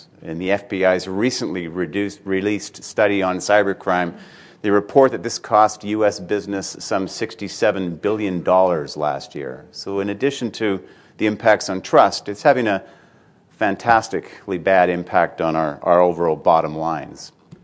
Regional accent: Pacific Northwest, United States; the fact that I'm from the Pacific Northwest and also from a technology company wearing a suit

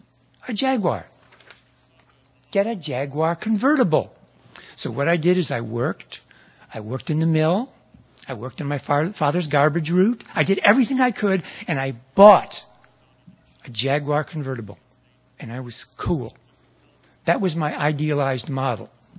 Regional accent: Clark Mills, New York, United States; I grew up in a mill town. I went to school in a very preppy town, Hamilton. I grew up in Clark Mills, New York.

